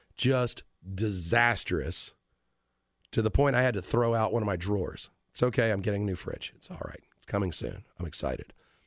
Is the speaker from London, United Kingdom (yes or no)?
no; Scotland, United Kingdom; I'm Scottish.